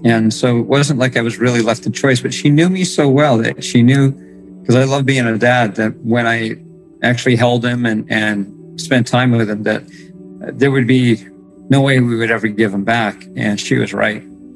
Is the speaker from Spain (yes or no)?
no; Morden, Manitoba, Canada; I'm from Morden, Manitoba.